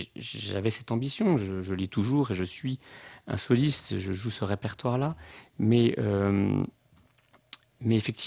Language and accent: French; Strasbourg, Grand Est, France; Je suis originaire de Strasbourg et c'est une ville